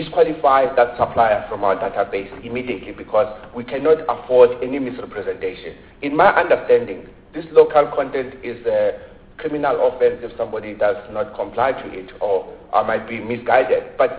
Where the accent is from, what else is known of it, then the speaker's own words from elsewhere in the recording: Butterworth, Eastern Cape, South Africa; I grew up in Butterworth, where it was an industrial town.